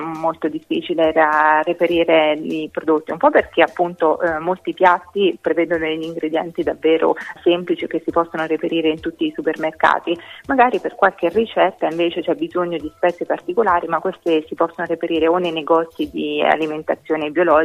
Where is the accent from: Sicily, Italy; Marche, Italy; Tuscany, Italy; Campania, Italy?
Marche, Italy; Io sono marchigiana.